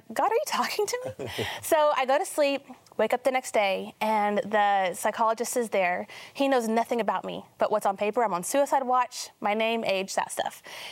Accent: Oklahoma, United States; I'm a housewife from the Bible Belt in Oklahoma.

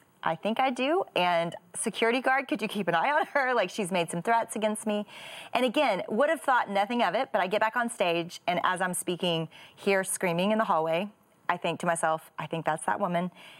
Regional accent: Little Rock, Arkansas, United States; I was speaking at a church in Little Rock, Arkansas. That's my hometown.

